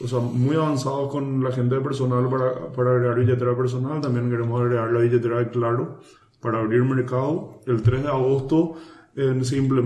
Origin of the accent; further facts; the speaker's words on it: Asunción, Paraguay; como paraguayos, sí, y como asuncenos